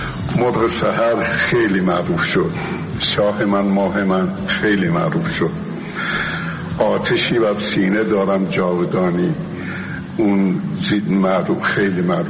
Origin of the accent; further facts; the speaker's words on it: Tehran, Tehran Province, Iran; born there; و در 78 سال پیش در تهران متولد شدم.